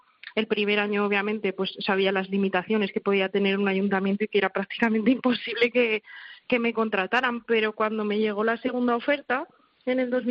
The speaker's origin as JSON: {"language": "Spanish", "town": "Soria", "region": "Castile and León", "country": "Spain", "moved": "as an adult", "lives_now": "Zaragoza, Spain", "said": "tengo 24 años, mi vida la tengo en Zaragoza, llevo pues 6 años viviendo aquí porque yo soy de Soria y quieras que no, pues mi vida, mi gente, pues la tengo aquí."}